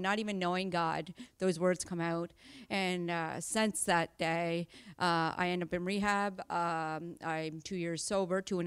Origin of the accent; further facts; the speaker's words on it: Miramichi, New Brunswick, Canada; So I was born and raised in Miramichi.